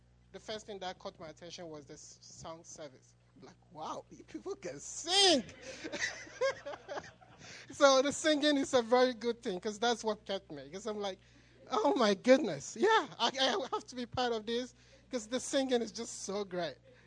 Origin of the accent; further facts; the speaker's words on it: Ghana; moved away; I came all the way from Ghana 6 years ago.